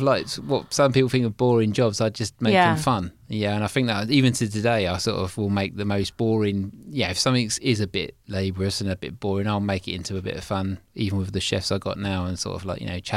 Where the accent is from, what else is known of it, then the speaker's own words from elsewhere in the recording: United Kingdom; we grew up in just outside Mason, a place called Snodden. It's a little village, well, it was a village, now it's a town.